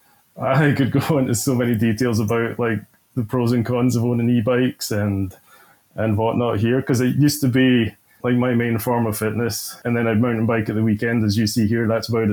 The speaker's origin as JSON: {"language": "English", "region": "Scotland", "country": "United Kingdom", "tie": "born or raised there", "moved": "as an adult", "lives_now": "Canada", "said": "I don't have too many pictures of my hometown, but live just south of Edinburgh, about 10 miles south of Edinburgh."}